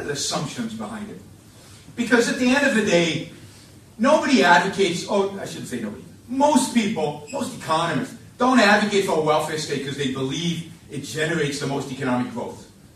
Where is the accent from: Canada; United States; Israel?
Israel; and I am Jewish, I grew up in Israel